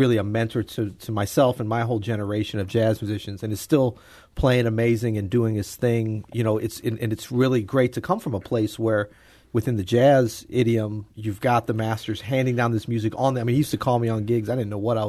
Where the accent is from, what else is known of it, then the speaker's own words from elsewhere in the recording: St. Louis, Missouri, United States; moved away as an adult; now in New Orleans, United States; when I first moved to New Orleans when I was in my early 20s, you know, of course, I grew up in St. Louis and, you know, used to drive by the Scott Joplin House.